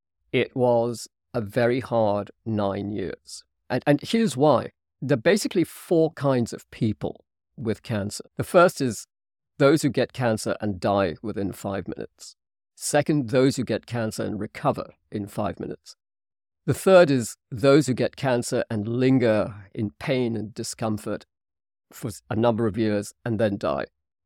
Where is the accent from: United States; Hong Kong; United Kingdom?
Hong Kong; Even though growing up in Hong Kong, I was always a minority.